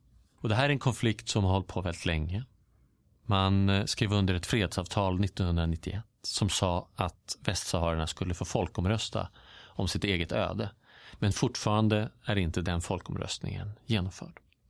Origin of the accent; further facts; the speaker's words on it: Stockholm, Stockholm County, Sweden; Nu hade jag tänkt mig att vi ska röra oss från min uppväxt på Söder fram till nästan idag.